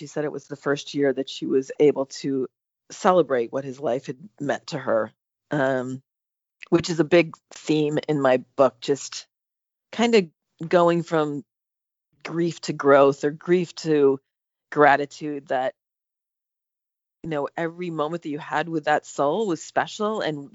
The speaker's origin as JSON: {"language": "English", "region": "Illinois", "country": "United States", "tie": "born or raised there", "said": "And then I was going to have the book take place where I grew up in Illinois, but I needed a wolf."}